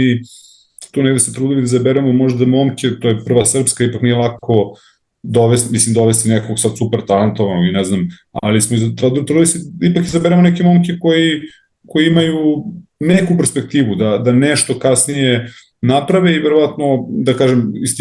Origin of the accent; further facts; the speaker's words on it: Belgrade, Serbia; Ja sam tu iz Beograda